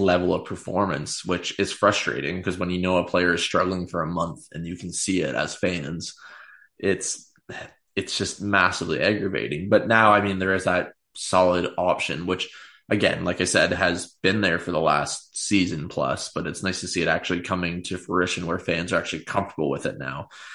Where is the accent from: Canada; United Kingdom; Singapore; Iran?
Canada; To be honest, as a Canadian